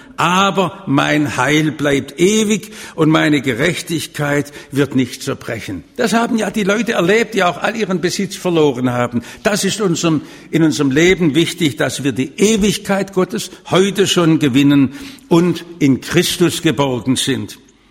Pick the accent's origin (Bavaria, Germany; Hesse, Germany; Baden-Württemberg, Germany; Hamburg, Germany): Baden-Württemberg, Germany; Stuttgart; Bei uns in Stuttgart